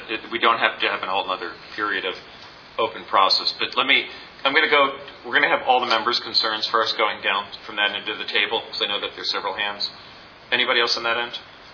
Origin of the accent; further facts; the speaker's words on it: New York, United States; So I'm from New York, okay?